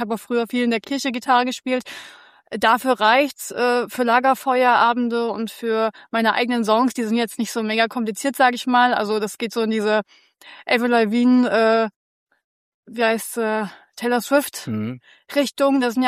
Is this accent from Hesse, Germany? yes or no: yes; Künzell, Hesse, Germany; Genau, ursprünglich Künzel Delos, da wo die alte Piesel steht, da bin ich aufgewachsen.